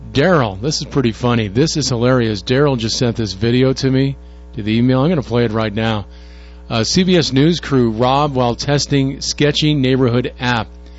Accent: Boston, Massachusetts, United States; born there; also born or lived in Connecticut; Well, I was born in Boston, and I lived in Connecticut and Massachusetts for about 28 years, so I'm very familiar with the climate.

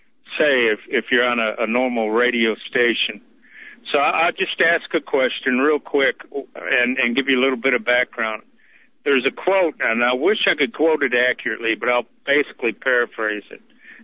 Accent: United States; And I'm an American, man. I love this country

